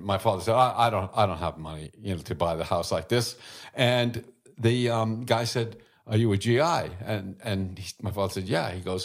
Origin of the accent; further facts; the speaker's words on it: Brooklyn, New York, United States; born there; Well, I was born in Brooklyn.